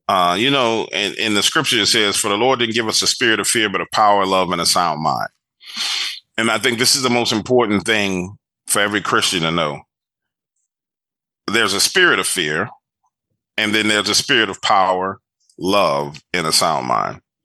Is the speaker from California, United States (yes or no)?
no; New Orleans, Louisiana, United States; I grew up in Little Woods in New Orleans East, way out in the back of New Orleans. And it's basically the swamps. It was a neighborhood built on the swamps.